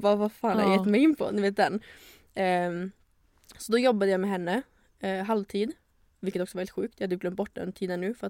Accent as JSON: {"language": "Swedish", "town": "Luleå", "region": "Norrbotten County", "country": "Sweden", "tie": "born or raised there", "moved": "as an adult", "lives_now": "Stockholm, Sweden", "said": "Jag är 24 år. Född och uppvuxen i Luleå. Och sen ett år efter gymnasiet så flyttade jag till Stockholm"}